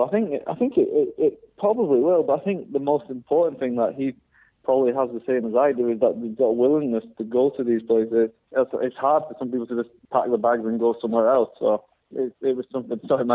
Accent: United Kingdom; being British

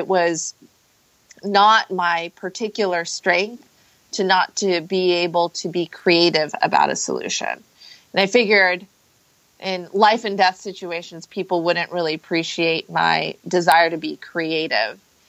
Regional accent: Palo Alto, California, United States; And it turned out he was from Palo Alto, and I was telling him how I was from Palo Alto.

